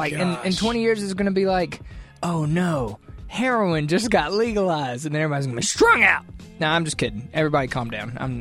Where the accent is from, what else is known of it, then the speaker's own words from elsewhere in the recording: the South, United States; No, but yeah, because honestly, I'm from the South. So I say about 75% of things incorrectly.